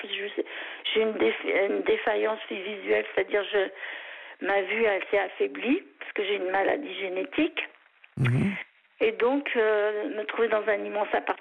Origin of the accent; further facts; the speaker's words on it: France; born there; Je suis née en France, donc je suis française avant tout.